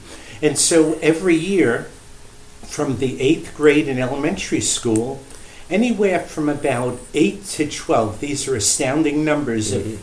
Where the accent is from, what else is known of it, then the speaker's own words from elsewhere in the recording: Brooklyn, New York, United States; I was born in Brooklyn in 1945, many years ago, as the youngest of seven children. My parents were Irish immigrants